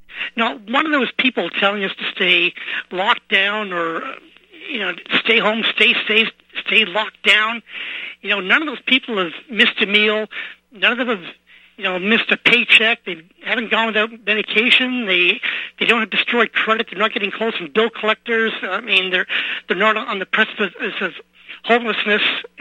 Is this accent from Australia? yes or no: no; Canada; now in United States; Now I'm a Canadian. I can't vote.